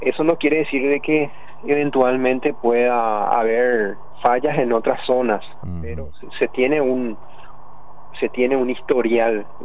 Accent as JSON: {"language": "Spanish", "country": "Paraguay", "said": "el deber que nos toca como paraguayos."}